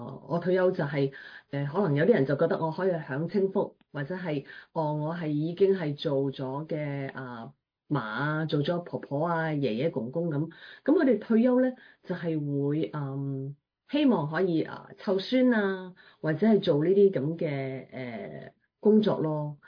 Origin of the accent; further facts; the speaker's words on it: China; 例如咧喺亞洲嘅地區嚟講，即係譬如講翻係中國啦，我哋係中國人。